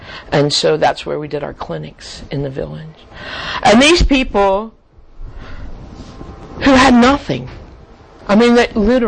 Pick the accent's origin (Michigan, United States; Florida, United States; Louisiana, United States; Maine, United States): Florida, United States; Miami; moved away as an adult; I was born and raised in Miami, Florida, for years, and lived there to my mid-30s. And then my ancestry was from a small town in South Georgia. And that's where I live now.